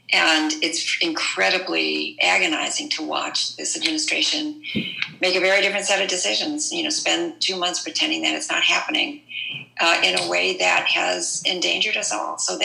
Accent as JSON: {"language": "English", "town": "Detroit", "region": "Michigan", "country": "United States", "lives_now": "Washington, United States", "said": "So I'm also a Midwestern Latina. I'm the daughter of immigrants from Bolivia. I'm from Detroit. I'm a Michigan girl, although I live in the D.C. area now."}